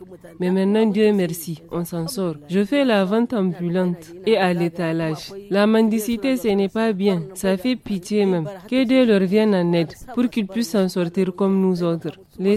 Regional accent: Diffa, Niger; J'ai 52 ans, je suis handicapée et je viens de Diffa.

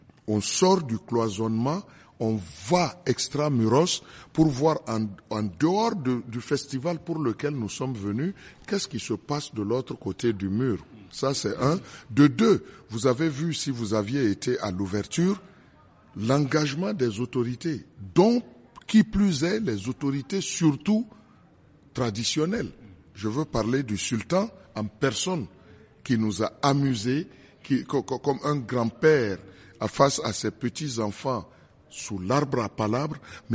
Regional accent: Niamey, Niger; Moi, je suis de Niamey.

